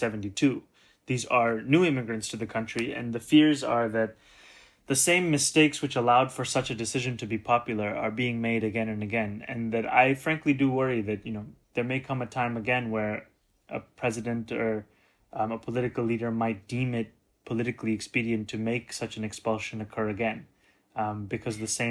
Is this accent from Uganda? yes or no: yes; Kampala, Central Region, Uganda; I was born and raised in Kampala in 1991. I was born and raised there, for the large part, probably until 96. I'd be going back every year.